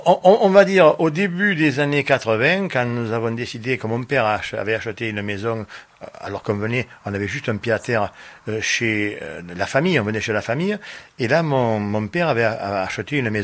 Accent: Armissan, Occitanie, France; je venais quand même passer mes vacances à Armissant le juillet et août. Je peux dire aussi que j'ai fait mon enfance à Armissant.

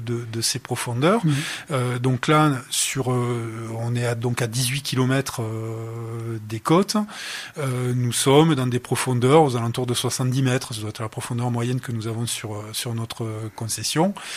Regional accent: Occitanie, France; Il y a 10 ans, j'ai posé mes valises à Port-la-Nouvelle, donc vous l'entendez à mon accent, je suis pas tout à fait étranger à la région, après avoir bourlinguer un petit peu ailleurs.

